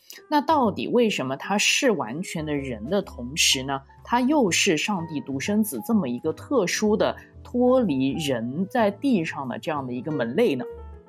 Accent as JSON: {"language": "Chinese", "country": "China", "said": "我们作为中国人"}